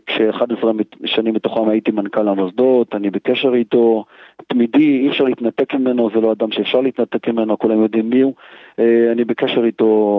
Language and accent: Hebrew; Jerusalem, Jerusalem District, Israel; אני בחור שגדלתי בשכונת שמואל הנביא, בשכונת מצוקה, משפחה של 10 ילדים